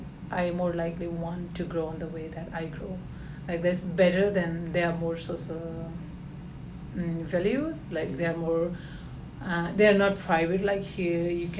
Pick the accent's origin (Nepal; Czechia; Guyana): Nepal; also born or lived in Bhutan; now in United States; Originally, I was born in Bhutan. And I was 6 years old when we went to Nepal. I grew up in Nepal